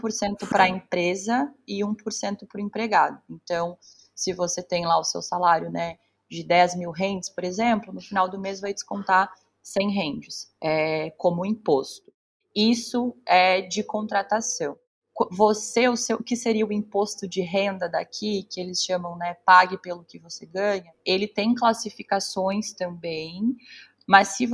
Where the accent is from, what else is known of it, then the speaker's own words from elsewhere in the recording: Brazil; now in Cape Town, South Africa; Você, a gente, né, enquanto brasileiro, quando você começa de fato a viver aqui, você percebe que na verdade não é tudo isso, é muito parecido com o Brasil.